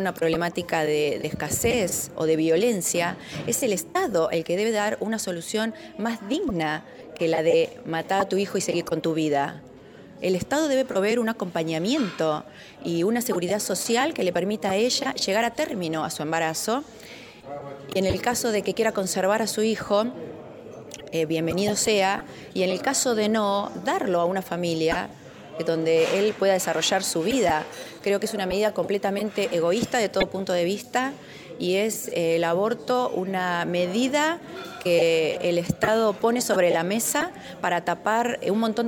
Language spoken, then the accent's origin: Spanish; Argentina; que somos muchos los argentinos, que estamos a favor de las dos vidas